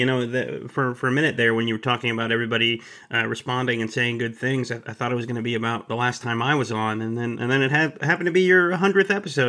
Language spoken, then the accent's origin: English; Dallas, Texas, United States; He's from the Dallas area, and I'm from Dallas.